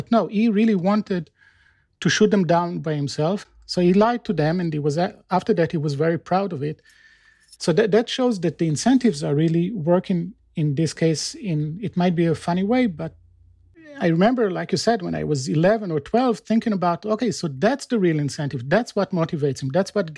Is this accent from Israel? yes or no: yes; Israel; So when I grew up in Israel